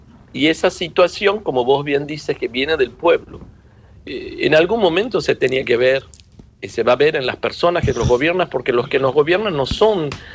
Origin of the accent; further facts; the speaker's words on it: Canada; Yo soy canadiense también.